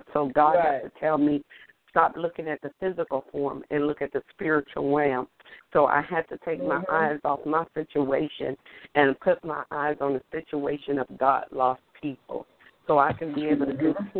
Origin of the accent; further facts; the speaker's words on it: Youngstown, Ohio, United States; now in North Carolina, United States; I'm a native from Youngstown, Ohio, so I know how it can be now resigned in North Carolina